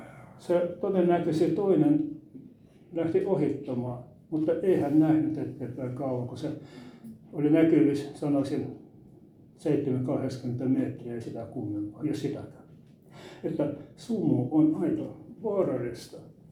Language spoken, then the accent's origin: Finnish; Leningrad Oblast, Russia; olen siellä kotoisin entisestä Neuvostoliitosta sieltä Inkerin maalta.